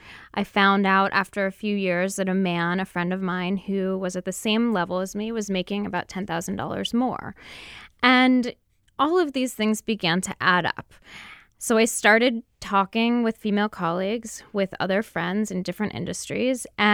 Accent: Seattle, Washington, United States; now in New York, United States; Yeah. So, you know, I was born and raised here.

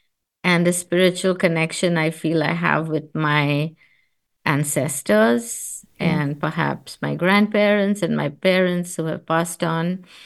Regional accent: India; We are called Indian Jews because We wear Indian clothing. We have Indian food, you know. So we are probably the most Indian of the Jews that exist in India today.

